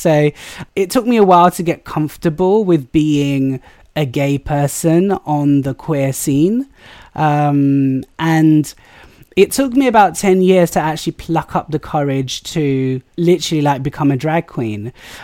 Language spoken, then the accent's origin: English; United Kingdom; for me, my drag was very much discussing, like, being British South Asian, being Muslim, being queer.